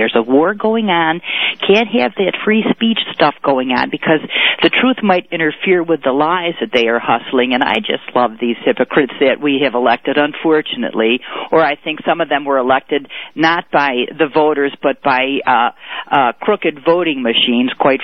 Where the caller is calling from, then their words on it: Philadelphia, Pennsylvania, United States; I can tell you I'm calling in from Philadelphia, and around here it's kind of rainy and gloomy